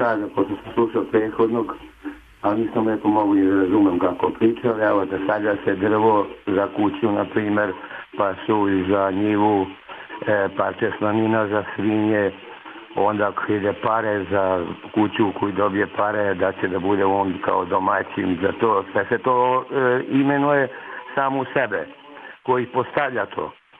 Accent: Lapovo, Šumadija, Serbia; Ne, mi smo iz sela Lapova, ne kupujemo, imamo šumu svoju

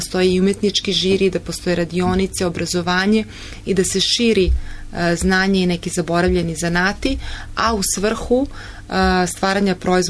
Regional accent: Serbia; onda se može smatrati početkom kod nas u Srbiji

